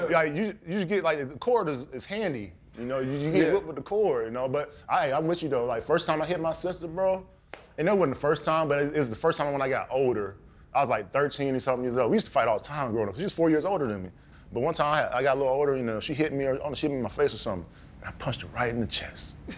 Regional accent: Georgia, United States; now in Michigan, United States; So, you know, I'm from Georgia, I don't do nothing on ice. But I came up here in Michigan.

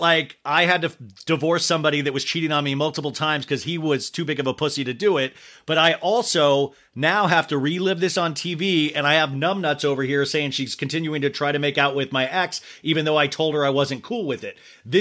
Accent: Kansas, United States; also born or lived in Arizona; Because when you grow up in a normal town, like I grew up in Kansas and then Arizona

